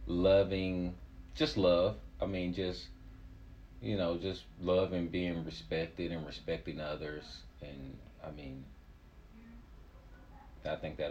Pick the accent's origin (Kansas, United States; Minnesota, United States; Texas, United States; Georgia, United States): Kansas, United States; Liberal; Oh, I grew up in Liberal, Kansas. Childhood was, it was pretty fair.